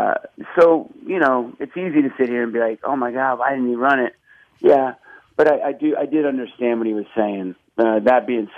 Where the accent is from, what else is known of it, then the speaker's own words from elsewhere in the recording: Atlanta, Georgia, United States; moved away as an adult; also born or lived in Philadelphia; now in New York, United States; I mean, I was born in Philly, but I've lived, all my growing up was in Atlanta. And when I moved to New York like 20 plus years ago